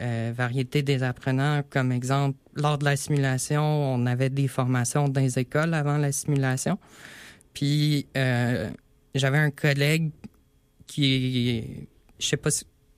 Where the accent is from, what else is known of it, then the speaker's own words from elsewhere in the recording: Quebec, Canada; Moi, je viens de l'Outaouais